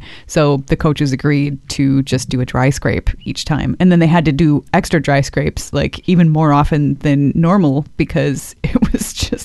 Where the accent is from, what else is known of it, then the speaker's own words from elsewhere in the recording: Wisconsin, United States; now in Canada; like I said, where I grew up in Wisconsin, hockey was just not a concern.